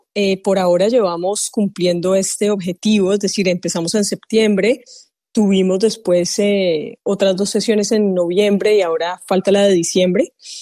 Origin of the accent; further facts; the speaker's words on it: Cali, Valle del Cauca, Colombia; tú sabes que como caleña llevo en la sangre un poco la cuestión del Caliwood